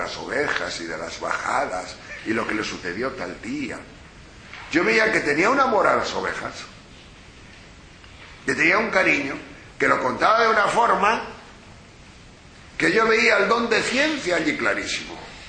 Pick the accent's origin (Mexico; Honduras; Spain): Spain; Tejerina, Castile and León; Una vez un pastor de mi pueblo, ya mayor, que había estado pastor de mi pueblo, cuando yo digo pastor de Tejerina, son pastores que han bajado todos los años, en el mes de octubre, a Extremadura